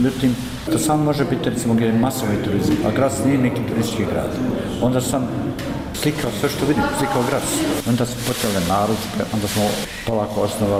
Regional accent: Tešanj, Federation of Bosnia and Herzegovina, Bosnia & Herzegovina; born there; also born or lived in Goražde; Meni je Goražde moja domovina. Ja sam rođen u Tešnju.

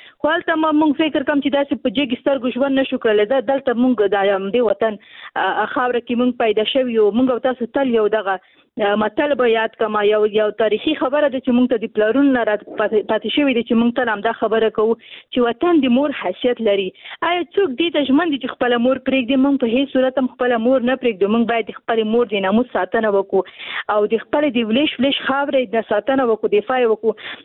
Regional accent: Afghanistan; په افغانستان کې جنگ دی، او تقریبا موږ په جنگ کې پیدا شو، په جنگ کې رالوی شوی یو

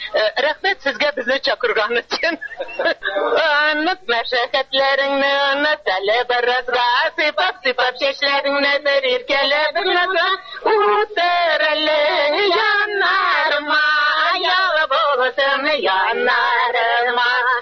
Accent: Bashkortostan, Russia; now in Yalta, Ukraine; Мин Башкириядан.

